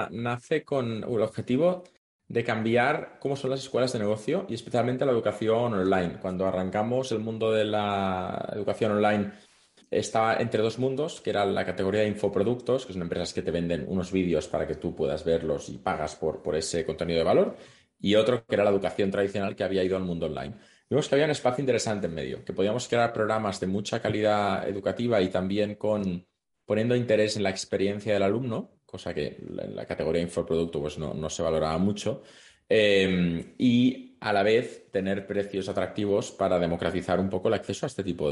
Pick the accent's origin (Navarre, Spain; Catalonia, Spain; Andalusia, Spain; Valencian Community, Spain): Catalonia, Spain; Aparte, como soy catalán, no gastaría mucho.